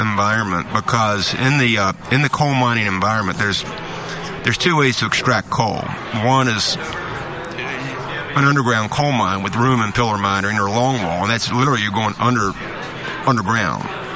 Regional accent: West Virginia, United States; I grew up in Boone County.

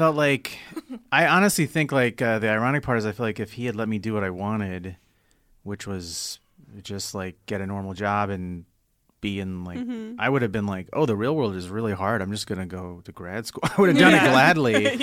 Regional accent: Texas, United States; I grew up in Texas. Went to college in Texas, and then I went to law school in Washington, D.C.

